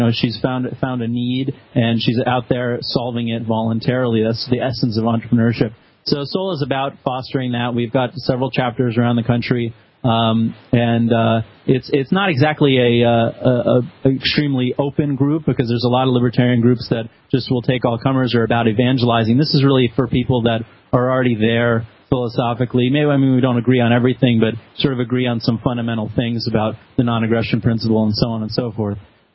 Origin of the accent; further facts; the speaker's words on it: New York, United States; I'm coming from New York. I can say that the type of Democrat that you're going to get in New York is completely different than you would get in Vermont or Maine.